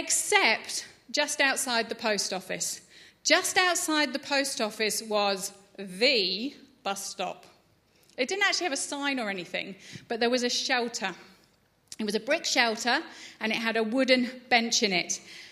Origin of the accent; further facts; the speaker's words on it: Layer de la Haye, East of England, United Kingdom; I was brought up in England. Do anyone guess that one? I grew up in this beautiful, quintessential English village with a very French name, because it was from the Norman Conquest back in 1066, called Laye de la Haye.